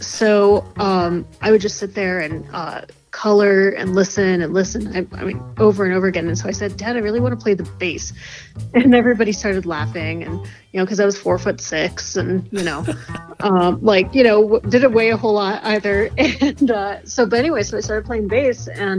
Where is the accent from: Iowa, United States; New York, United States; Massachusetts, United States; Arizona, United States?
Arizona, United States; Tucson; And I grew up in Tucson, Arizona, on the lands of the Tohono O'odham and Hopi and many other indigenous groups.